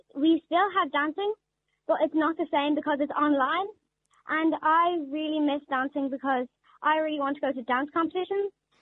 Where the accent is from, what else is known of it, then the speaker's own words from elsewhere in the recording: Dublin, Leinster, Ireland; I'm 11 years old and I'm from Dublin.